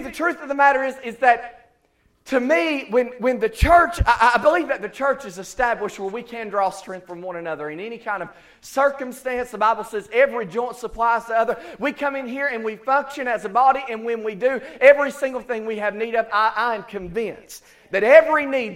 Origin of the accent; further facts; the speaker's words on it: Tennessee, United States; accent: East Tennessee; Some places I go because my East Tennessee accent, I have to take an interpreter anyway